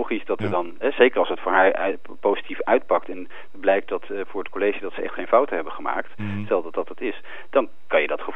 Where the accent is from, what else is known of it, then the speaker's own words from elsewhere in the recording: United Kingdom; Dutch is a second language; dat doet mij als Brit echt pijn aan mijn oren.